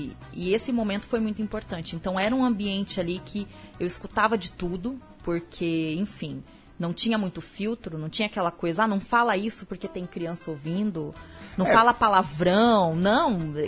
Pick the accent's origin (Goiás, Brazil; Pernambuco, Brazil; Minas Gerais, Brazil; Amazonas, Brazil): Amazonas, Brazil; Manaus; born there; also born or lived in Rio Grande do Sul; now in Mato Grosso, Brazil; Eu nasci em Manaus.